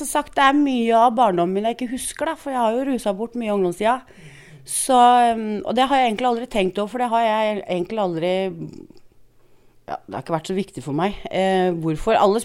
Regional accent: Bærum, Viken, Norway; also born or lived in Moss; Jeg er egentlig eller jeg er oppvokst i Bærum. Ja. Det er jeg.

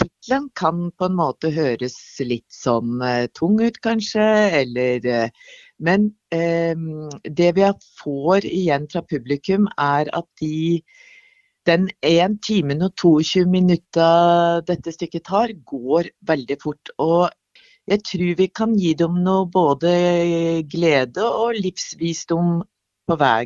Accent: Innlandet, Norway; Jeg skikkelig hedmarking, eller innlending, eller hva det heter for den. Så jeg spiller på min egen dialekt, og det jeg veldig glad for.

